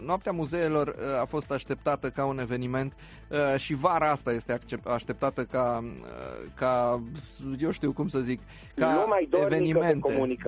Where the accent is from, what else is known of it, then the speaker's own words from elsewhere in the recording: Romania; Noi suntem români.